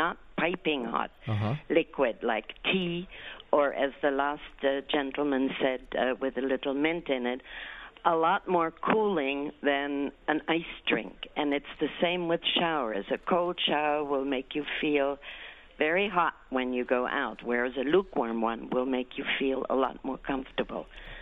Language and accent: English; United States; now in India; No, I'm an American, actually, but I've been living in India for over 50 years.